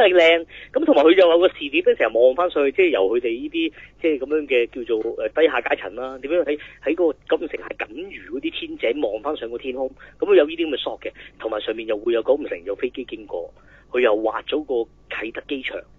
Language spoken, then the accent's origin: Cantonese; Chaozhou, Guangdong, China; 我哋潮州人就當年佢做得幾型嘅